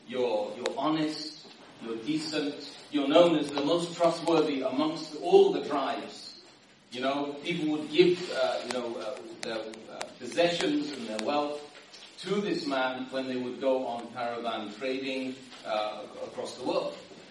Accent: Ireland; Being Irish, I don't know why he's like this. Give me an Irish name, I'll remember it. Donegal, no problem.

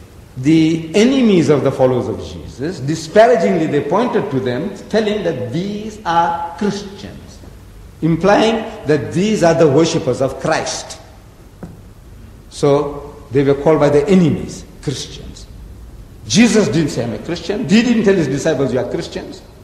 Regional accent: South Africa; You see, in my country, I come from South Africa.

